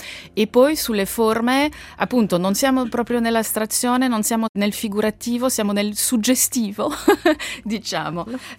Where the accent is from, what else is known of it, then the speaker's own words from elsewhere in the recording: Lausanne, Vaud, Switzerland; nata e cresciuta a Losanna